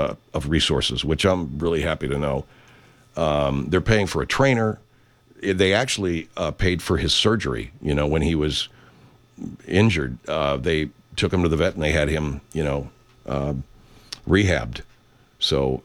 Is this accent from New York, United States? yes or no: no; Bothell, Washington, United States; also born or lived in Kirkland; I grew up in Bothell, Kirkland, graduated from Juanita High School.